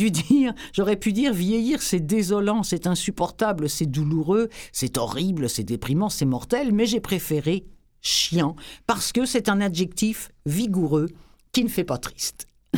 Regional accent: France; now in Canada; en tant que Française, moi, lorsque je suis arrivée ici, bien sûr, ça fait maintenant 27 ans que je suis installée

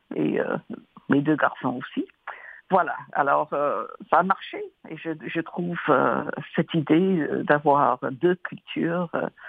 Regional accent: England, United Kingdom; French is a second language; now in Montreal, Canada; je pensais rentrer en Europe parce que je suis anglaise après tout.

